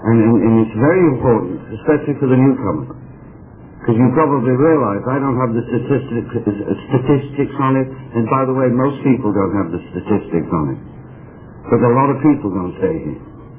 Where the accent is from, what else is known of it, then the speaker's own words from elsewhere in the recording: England, United Kingdom; moved away; you probably realize I'm not from Ohio. I'm from England. Yeah, I'm from England.